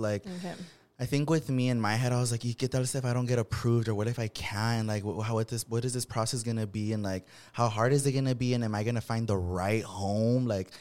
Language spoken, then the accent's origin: English; Watsonville, California, United States; Like, born and raised in Watsonville, which is a smaller city. Now it's a lot bigger, but mm-hmm. It was really small.